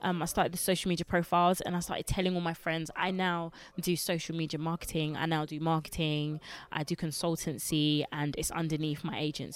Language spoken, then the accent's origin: English; Grenoble, Auvergne-Rhône-Alpes, France; born there; English is a second language; I'm quite culturally diverse. So I was born in Grenoble, which is the south of France, and I've been there every single year. I came in, I was a couple months old, but I've been there every single year. My mum only speaks to me in Lingala. And I learned English in school.